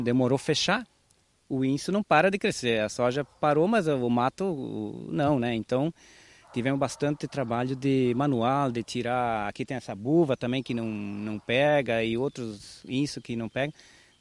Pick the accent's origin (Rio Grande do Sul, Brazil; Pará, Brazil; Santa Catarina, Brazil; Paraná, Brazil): Santa Catarina, Brazil; São Carlos; É São Carlos, perto de Chapecó.